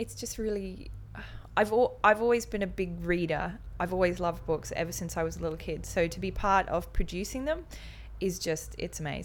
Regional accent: Queensland, Australia; moved away as an adult; also born or lived in Ireland; now in United Kingdom; I'm 27 and I'm from Queensland in Australia.

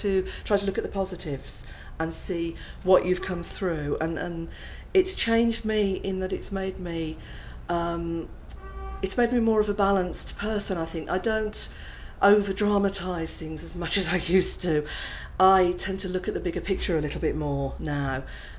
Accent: Birmingham, West Midlands, United Kingdom; I'm 48 years old and I'm from Birmingham.

